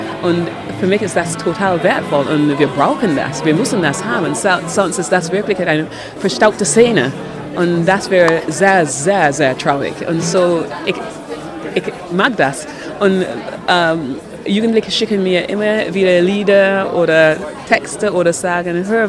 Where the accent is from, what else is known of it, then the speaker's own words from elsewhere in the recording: Barbados; German is a second language; ein bisschen von unserer, meine Heimat Barbados, ein bisschen, sodass man nicht sehen kann, aber auch schmecken kann.